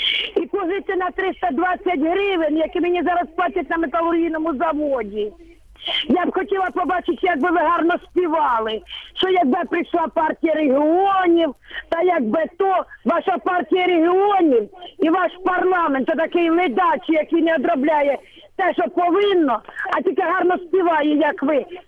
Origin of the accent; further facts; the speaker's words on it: Donetsk, Donetsk Oblast, Ukraine; я з Донецька.